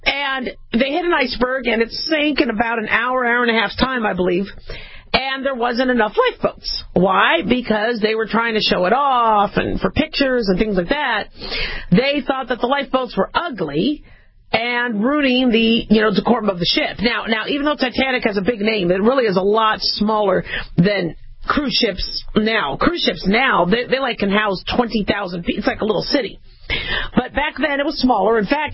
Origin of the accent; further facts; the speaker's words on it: the West, United States; But, you know, to me, growing up in the West, you know, nothing was older than, like, the 1940s from most of the places where I lived.